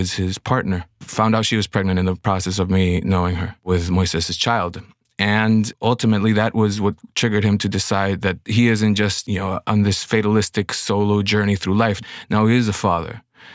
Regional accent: Honduras; also born or lived in Guatemala; We went back to Honduras, and therefore, even though I was born in Guatemala, I consider myself Honduran.

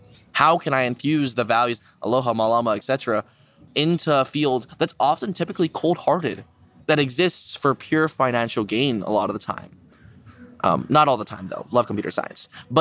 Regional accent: Honolulu, Hawaii, United States; I am born and raised in Honolulu, Hawaii.

